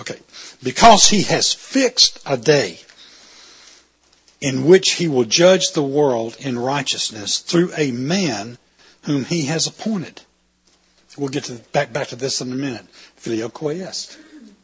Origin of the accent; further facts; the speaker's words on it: the South, United States; I'm from the South, and this is the first cold weather I've experienced all year.